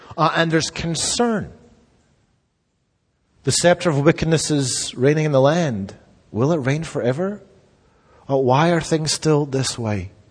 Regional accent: Scotland, United Kingdom; I'm a Scotsman too, I like that rebellion.

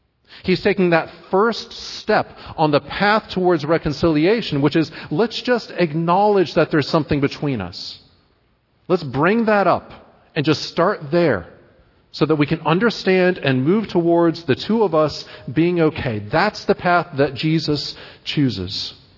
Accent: Marietta, Georgia, United States; Cards on the table here. I'm from roughly this area. I grew up in Marietta, Georgia. I went to undergrad roughly in the area in Athens.

